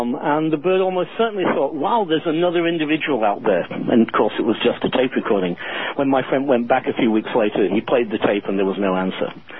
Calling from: Key West, Florida, United States; I'm calling from Key West. I do a lot of work in the Florida Keys.

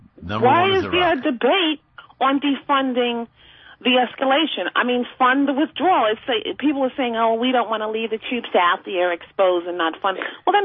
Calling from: New York, United States; I'm calling you from the Bronx, but I'm originally from Charlie Rangel's district.

